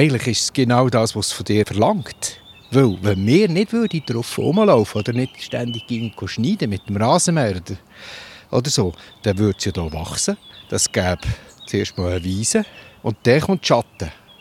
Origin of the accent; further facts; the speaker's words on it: Lucerne, Switzerland; Oder ich bin aufgewachsen im Luzerner Hinterland.